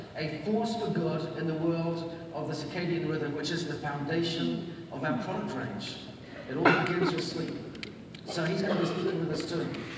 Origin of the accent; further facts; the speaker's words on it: New Zealand; I grew up in New Zealand. There are 4 million people in that country.